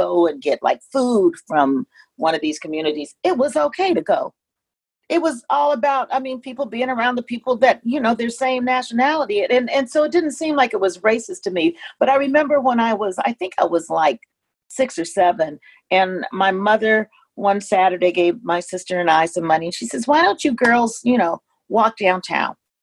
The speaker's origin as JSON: {"language": "English", "town": "Flint", "region": "Michigan", "country": "United States", "tie": "born or raised there", "said": "Growing up in Flint, Michigan, every ethnicity had their own community. And it just seemed like a normal thing."}